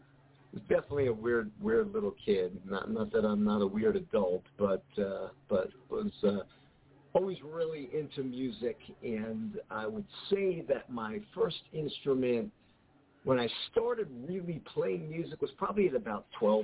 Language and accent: English; Long Island, New York, United States; also born or lived in Seattle; now in Las Vegas, United States; So I'm originally from New York. I am a Long Islander.